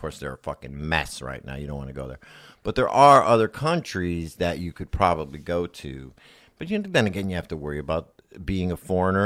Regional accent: United States; because I'm an American and all that.

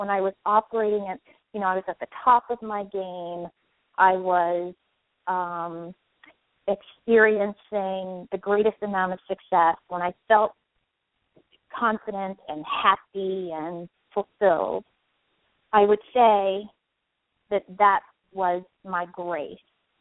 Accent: Pittsburgh, Pennsylvania, United States; Sure. I'm from Pittsburgh, Pennsylvania.

